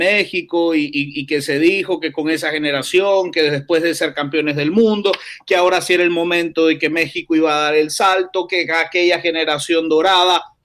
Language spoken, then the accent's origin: Spanish; Nicaragua; como soy nicaragüense no debería hablar de fútbol.